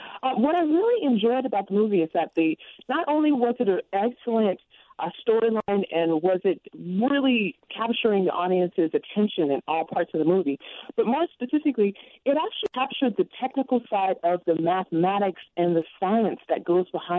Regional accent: Los Angeles, California, United States; But I was from South Central Los Angeles, didn't have any money, and I didn't have access to tutoring

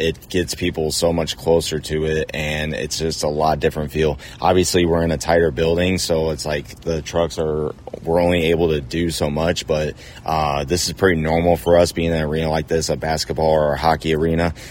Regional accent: Indiana, United States; now in Missouri, United States; I'm from Indiana, but Bigfoot's out of Missouri, so that is where I live now.

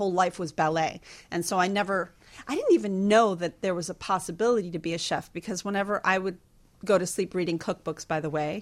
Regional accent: Miami, Florida, United States; I know I'm from Miami, and we don't really do fall in Miami as much

